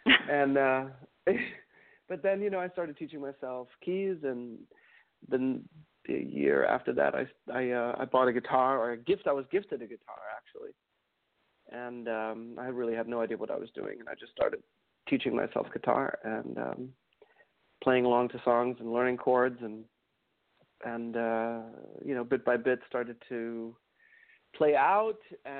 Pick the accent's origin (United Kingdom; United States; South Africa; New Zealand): South Africa; as a boy, when I was raised in Africa, I was raised in South Africa, and we used to see a lot of music, a lot of South African music